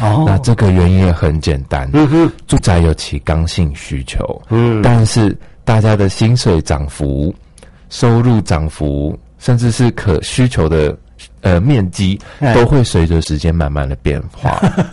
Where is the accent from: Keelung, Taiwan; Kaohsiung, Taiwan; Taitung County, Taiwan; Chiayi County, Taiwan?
Kaohsiung, Taiwan; now in Taipei, Taiwan; 小时候在高雄住的可是透天的。